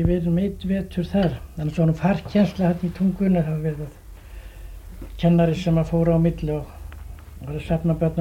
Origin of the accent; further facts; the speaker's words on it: Hróarstunga, Eastern Region, Iceland; ég er alinn upp var lengst á Geirastum í Hróastungu. Fram yfir tvítugt